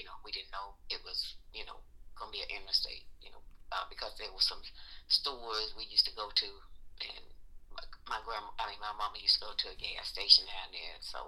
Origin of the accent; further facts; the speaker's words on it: Valdosta, Georgia, United States; born there; I was born in Valdosta, Georgia, Lowndes County.